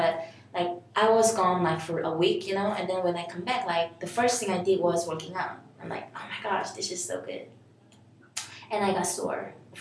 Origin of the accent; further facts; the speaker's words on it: South Korea; I'm from Korea and I'm in Asia